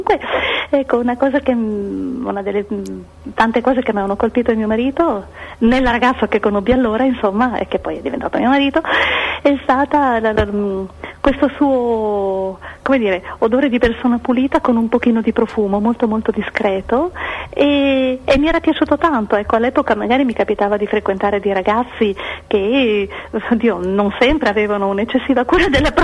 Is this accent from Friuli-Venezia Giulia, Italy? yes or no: yes; Pordenone, Friuli-Venezia Giulia, Italy; quando ero bambina e abitavo ancora dalle mie parti a Pordenone, in provincia di Pordenone, in aperta campagna